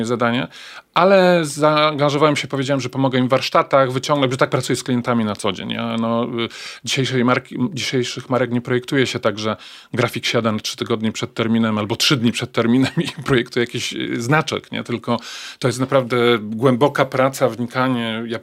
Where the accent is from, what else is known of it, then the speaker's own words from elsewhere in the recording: Poznań, Greater Poland Voivodeship, Poland; Ja jestem Poznaniakiem.